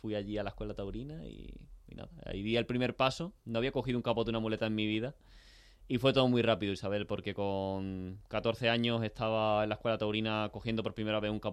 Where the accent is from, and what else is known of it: San Fernando, Andalusia, Spain; born or raised there